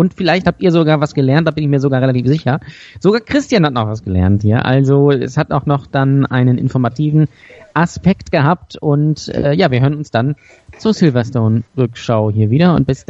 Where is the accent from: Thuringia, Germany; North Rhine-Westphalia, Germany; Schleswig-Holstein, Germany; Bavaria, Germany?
Schleswig-Holstein, Germany; Lübeck; kommt aus meiner Heimatstadt, kommt aus Lübeck